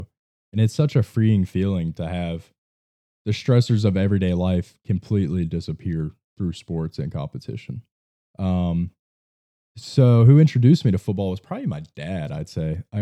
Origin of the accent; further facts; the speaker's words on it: Nashville, Tennessee, United States; Yes, sir. I'm from Nashville, Tennessee.